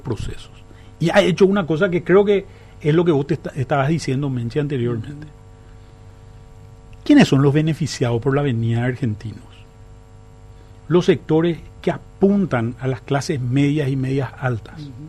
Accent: Paraguay; somos los paraguayos

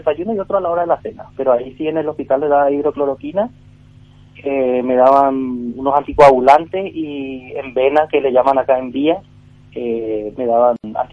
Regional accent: Paraguay; now in Madrid, Spain; somos paraguayos. Hay varios que fallecieron porque nosotros acá en Madrid, que es la capital

